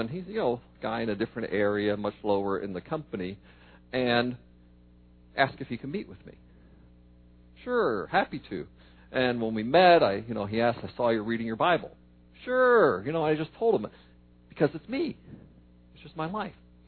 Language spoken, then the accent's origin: English; Pennsylvania, United States; Go Eagles. Go Steelers. I'm from Pennsylvania. That's my hometown, right?